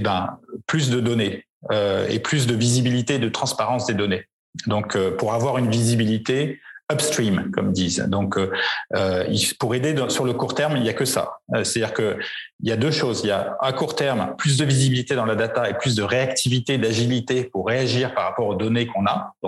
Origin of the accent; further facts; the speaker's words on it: France; on peut dire qu'on n'a pas fait mauvaise figure en tant que Français